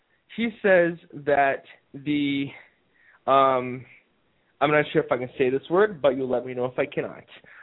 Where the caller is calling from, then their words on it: Georgia, United States; I'm calling from Georgia.